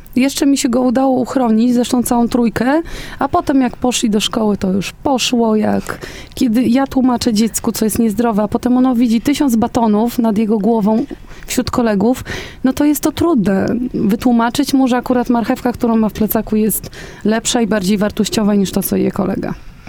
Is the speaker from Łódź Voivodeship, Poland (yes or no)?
no; Chotomów, Masovian Voivodeship, Poland; Ja pochodzę z Chotomowa, niedaleko Legionowa, mała wieś i też tam mamy lokalne sklepy